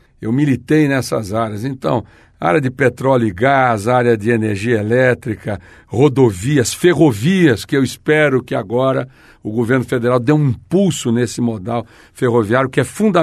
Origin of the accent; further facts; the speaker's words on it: Corumbá, Mato Grosso do Sul, Brazil; born there; é pantaneiro também, como eu sou. Eu sou nascido em Corumbá, é a capital do Pantanal, a gente tem um orgulho muito grande disso.